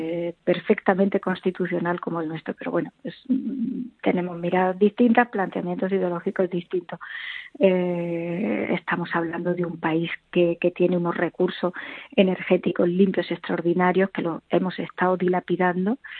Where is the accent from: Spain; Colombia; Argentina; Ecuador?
Spain; Andalusia; y incluida mi tierra, nuestra tierra, Andalucía